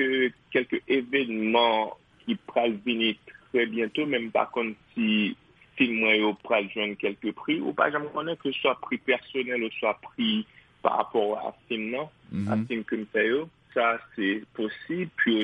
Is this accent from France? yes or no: no; Haiti; Mais en tant qu'Haïtien